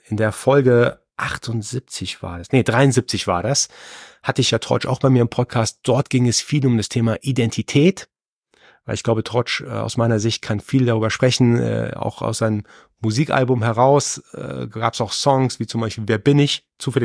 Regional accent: Germany

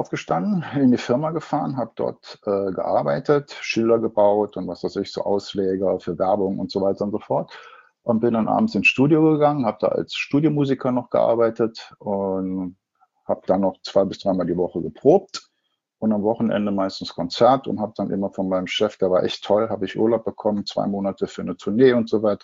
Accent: Duisburg, North Rhine-Westphalia, Germany; now in Munich, Germany; Habe mir gedacht, ich komme aus dem Ruhrgebiet

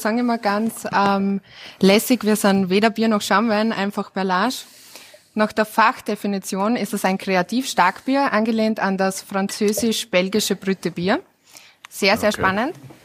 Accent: Styria, Austria; accent: Styrian; Ja, ich komme aus der Steiermark, genau. Also ich bin eine Regensburgerin, ja. Selber aus einer Gastronomiefamilie

